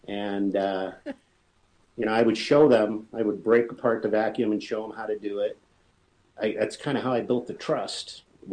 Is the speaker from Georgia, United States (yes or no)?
no; Cleveland, Ohio, United States; Well, I'm a native Cleveland, Ohioan, which would explain my accent and my voice for radio, they tell me. And I'm the youngest of three kids.